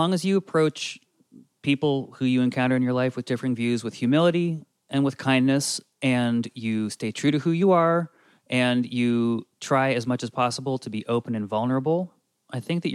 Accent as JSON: {"language": "English", "region": "Northeast", "country": "United States", "said": "But I mean, I'm an Irish guy from the Northeast."}